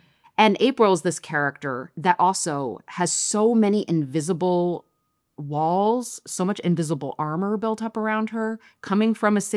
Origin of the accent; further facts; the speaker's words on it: Philadelphia, Pennsylvania, United States; One of the things that I intuited growing up in Philly but didn't fully understand until I left was it's the fourth most segregated city in the nation.